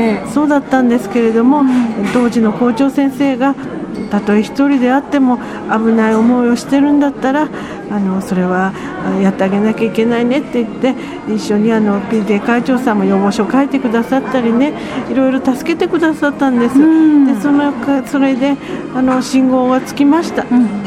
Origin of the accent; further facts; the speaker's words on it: Kasugai, Aichi, Japan; also born or lived in Nagoya; 育ったのはその名古屋市のベッドタウンの春日井市で育ちました。